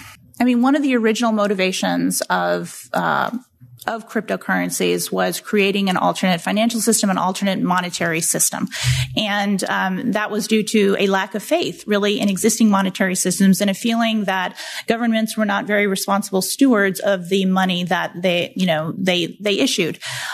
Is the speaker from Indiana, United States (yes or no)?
no; Texas, United States; So many are coming to the U.S., many to my home state of Texas.